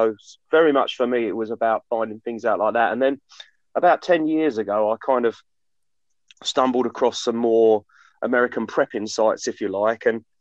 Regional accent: East of England, United Kingdom; I grew up in Essex, in a rural part of Essex, and I've always been sort of in love with the woods and everything like that. So certainly around Epping Forest, that's where I was brought up.

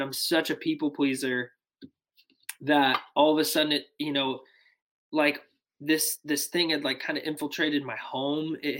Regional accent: California, United States; now in Nashville, United States; I was this kid from California that felt like the Lord, like, called me to Nashville.

